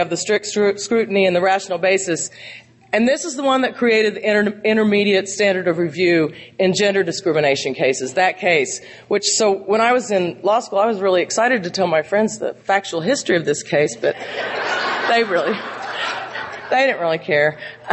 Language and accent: English; Ponca City, Oklahoma, United States; also born or lived in Columbus, Georgia; And I grew up in Ponca City, Oklahoma. This accent, you can tell, is not a San Francisco accent. And Ponca City is a small town on the border of Kansas.